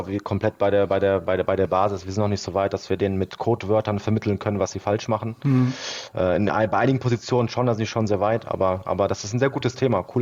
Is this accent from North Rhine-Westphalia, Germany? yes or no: yes; Duisburg, North Rhine-Westphalia, Germany; ich bin in Duisburg aufgewachsen